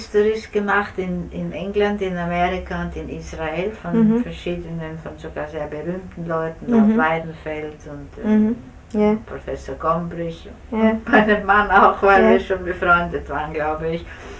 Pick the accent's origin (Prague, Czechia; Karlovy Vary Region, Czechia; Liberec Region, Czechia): Prague, Czechia; Ich komme nämlich aus Prag und nicht aus Wien.